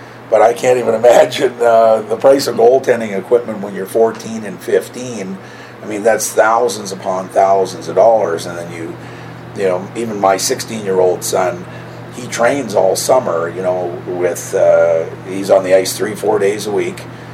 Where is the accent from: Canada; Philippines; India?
Canada; now in United States; in my case, a Canadian living in the United States